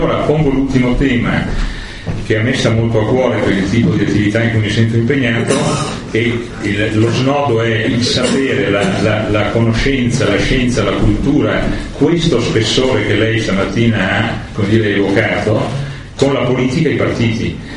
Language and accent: Italian; New Zealand; sono di Nuova Zelanda.